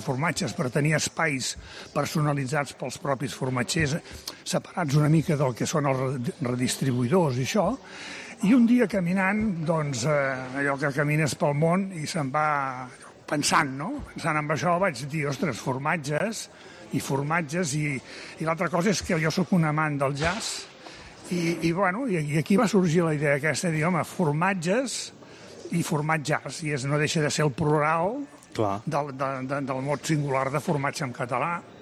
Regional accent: Terrassa, Catalonia, Spain; jo sóc nascut a Terrassa, que és una ciutat a prop de Barcelona. Sóc un jove d'una ciutat industrial que va estudiar capacitació agrària per anar-se'n a viure al camp

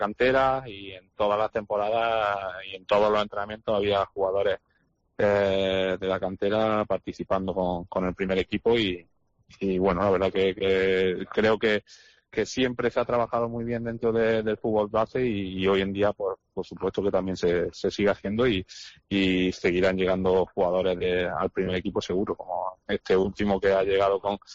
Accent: Granada, Andalusia, Spain; El Granada, claro que le guardo mucho cariño, no solo por ser de mi tierra, sino por los 2 años que estuve allí

